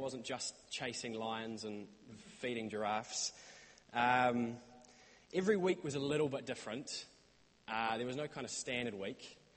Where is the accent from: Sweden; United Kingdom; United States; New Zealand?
New Zealand; accent: New Zealand; I'm from New Zealand.